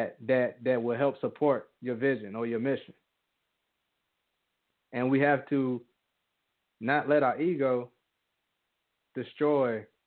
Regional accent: United States; Oh, no, I'm from America. I'm from America.

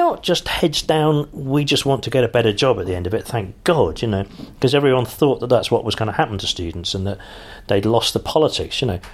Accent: London, United Kingdom; But I am a Londoner to my core.

